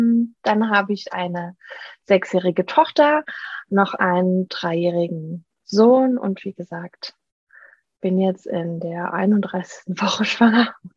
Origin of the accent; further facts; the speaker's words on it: Saarland, Germany; now in Trier, Germany; Ich bin, wie alt bin ich? 38, werde demnächst 39. Wir leben am Stadtrand von Trier, ziehen aber nächsten Monat um. Wieder zurück in meine alte Heimat, ins Saarland